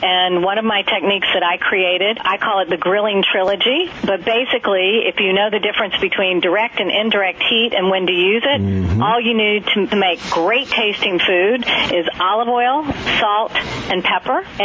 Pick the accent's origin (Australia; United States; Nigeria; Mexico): United States; North Carolina; moved away; I grew up in North Carolina, and I moved away